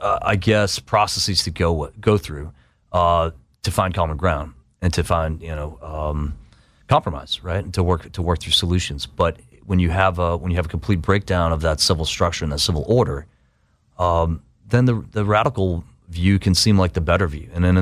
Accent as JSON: {"language": "English", "town": "Boston", "region": "Massachusetts", "country": "United States", "said": "I might not be welcome there. I'm from Boston."}